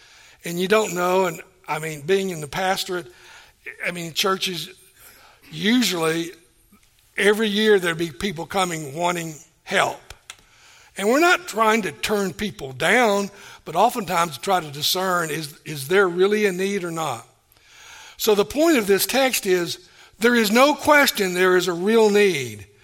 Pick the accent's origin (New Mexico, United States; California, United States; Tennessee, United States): Tennessee, United States; I grew up in Tennessee. We didn't experience this.